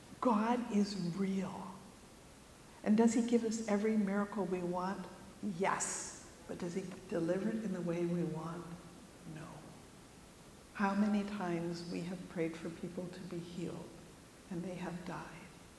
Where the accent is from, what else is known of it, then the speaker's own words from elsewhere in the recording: Los Angeles, California, United States; Maybe it's just because I'm from Los Angeles.